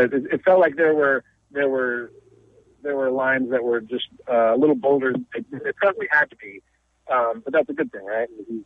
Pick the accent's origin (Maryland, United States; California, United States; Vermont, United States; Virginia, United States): California, United States; Humboldt County; But you know, we Humboldter